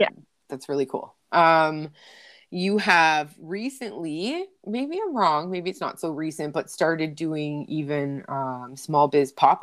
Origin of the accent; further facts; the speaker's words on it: Windsor, Ontario, Canada; even though we're from Windsor and we know this is going to happen.